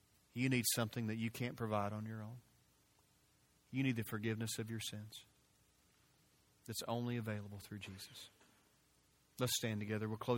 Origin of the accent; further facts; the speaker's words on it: Memphis, Tennessee, United States; I grew up in Memphis. I graduated from the University of Memphis.